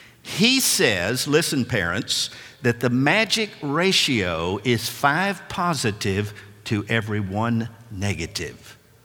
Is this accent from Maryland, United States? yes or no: no; Nashville, Tennessee, United States; When I was a teenager growing up in Nashville, I took a job at age 14 as a paper boy.